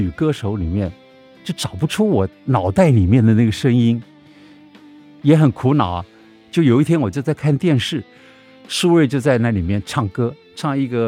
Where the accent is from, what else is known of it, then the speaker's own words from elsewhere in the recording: Taiwan; 我还是4岁的时候，我们家住在那个本省人的租的本省人的那个三合院，那要搬家了